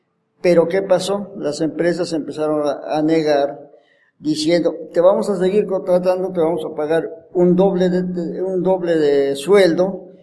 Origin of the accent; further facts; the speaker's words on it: Mexico City, Mexico; Yo vengo de la colonia del Valle, que es una colonia muy pop-up, pero ahí fue una población de hace 500 años que vivía mi familia, y fuimos desterrados de ahí